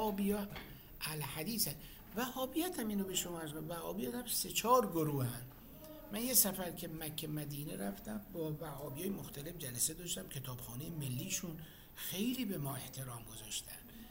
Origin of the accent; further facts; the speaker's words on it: Iran; ما شیعه هستیم، از ایران آمدیم